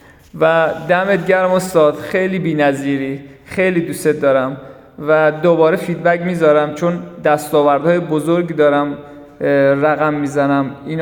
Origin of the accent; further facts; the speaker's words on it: Mashhad, Razavi Khorasan, Iran; واقعا من از مشهد هستم